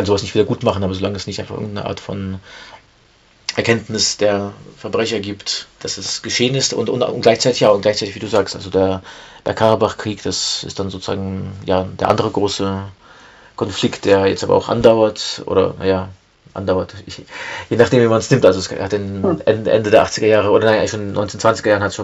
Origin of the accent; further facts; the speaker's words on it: Germany; also born or lived in Russia; ich bin ja in Russland geboren und bin in Deutschland aufgewachsen